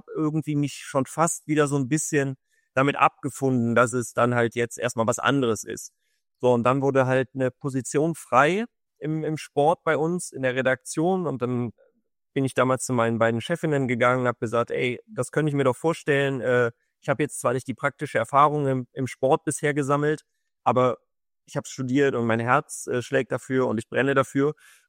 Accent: Düsseldorf, North Rhine-Westphalia, Germany; Ich bin gebürtiger Düsseldorfer. Meine Familie kommt dort her. Mein Vater lebt noch immer dort.

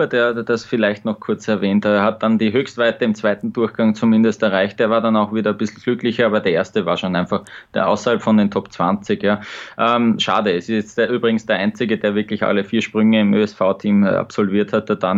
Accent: Austria; Also als Österreicher kann man da nur neidisch drauf schauen auf dieses Zwischenresultat.

